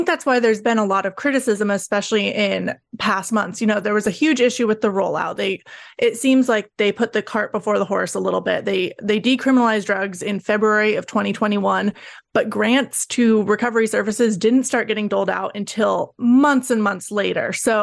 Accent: Oregon, United States; now in Washington, United States; I'm living in Washington State now, but I grew up born and raised in Oregon, actually from the country outside of the city.

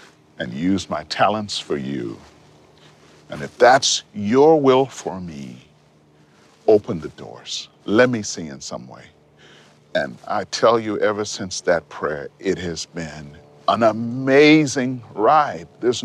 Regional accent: Montreal, Quebec, Canada; I was growing up in Montreal, living in Montreal.

